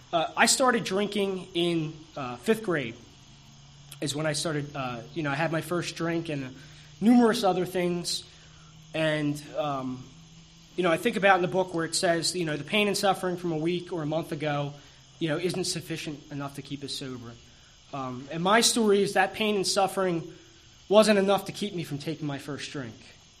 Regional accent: Drexel Hill, Pennsylvania, United States; now in Upper Darby, United States; I was born and raised in Drexel Hill. I presently reside in Upper Darby

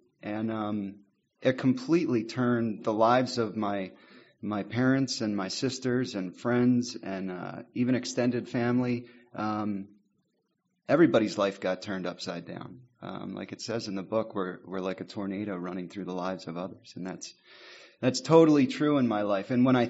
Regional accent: Doylestown, Pennsylvania, United States; And I am from Doylestown, Pennsylvania.

